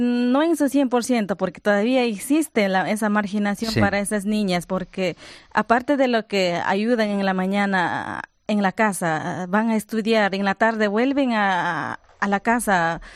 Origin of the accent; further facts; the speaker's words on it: Palmira, Chimborazo, Ecuador; Soy de la provincia de Chimborazo, de la parroquia de Palmira, de una comunidad quichua hablante en un porcentaje de 99.7%. Somos indígenas, dedicamos a las actividades agrícolas, pecuarias, criamos animales, cultivamos